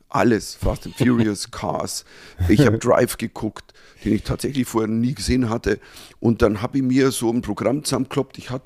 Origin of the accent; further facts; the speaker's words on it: Bavaria, Germany; ein Piefke, gut, ich bin Bayer, aber trotzdem Piefke irgendwo